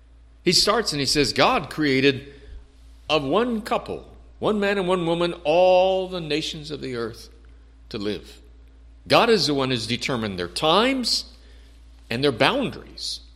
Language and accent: English; San Antonio, Texas, United States; Now, I grew up in San Antonio.